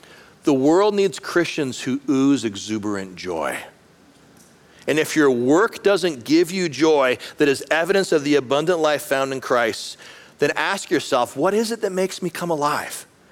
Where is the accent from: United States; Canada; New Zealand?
Canada; moved away as an adult; I was 21 years old. I was a student at the University of Calgary in Canada. I'm a Canadian, spent my first 24 years there.